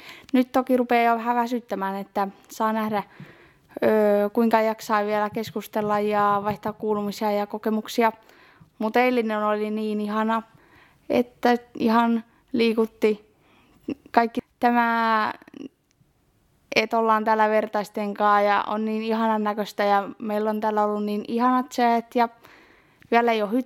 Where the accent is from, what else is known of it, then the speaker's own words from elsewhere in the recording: Ostrobothnia, Finland; now in Muurame, Finland; Mä tuun Muuramesta, kotoisin kumminkin Pohjanmaalta.